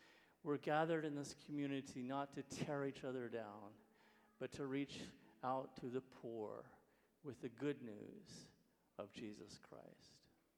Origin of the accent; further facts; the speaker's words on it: Washington, District of Columbia, United States; a socialite in Washington, D.C., my sort of like my hometown.